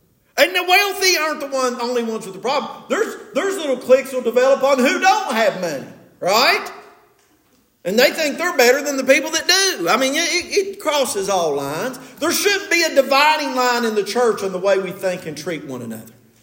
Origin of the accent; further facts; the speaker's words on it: West Virginia, United States; I was in Maryland one time and I said, well, I'm from West Virginia, not Louisiana.